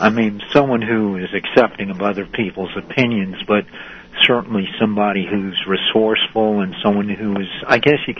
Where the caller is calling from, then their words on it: Great Neck, New York, United States; Calling from Great Neck.